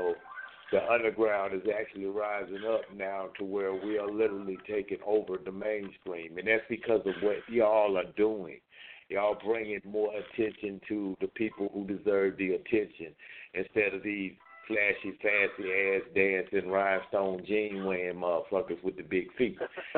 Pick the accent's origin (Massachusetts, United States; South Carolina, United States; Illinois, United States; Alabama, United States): Illinois, United States; Chicago; Now, keep in mind, I came from Chicago, so I came from the area where … all them was commonly known